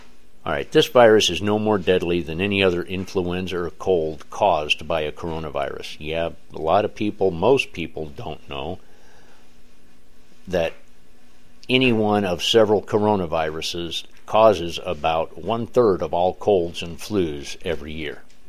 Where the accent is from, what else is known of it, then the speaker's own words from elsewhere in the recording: United States; I am an American, a patriot, and an activist.